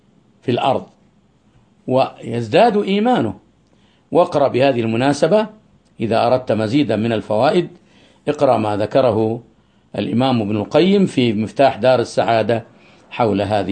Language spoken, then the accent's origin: Arabic; Saudi Arabia; نحن ما سلمنا من شرهم في داخل بلادنا المملكة العربية السعودية